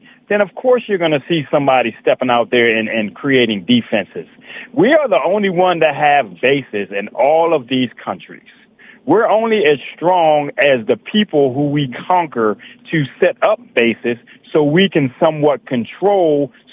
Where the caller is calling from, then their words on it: Fort Washington, Maryland, United States; Fort Washington.